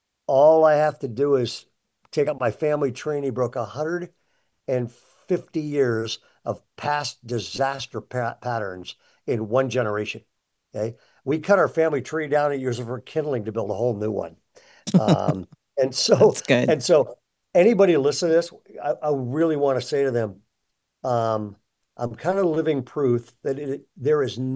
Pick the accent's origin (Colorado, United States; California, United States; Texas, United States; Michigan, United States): California, United States; I grew up in Southern California.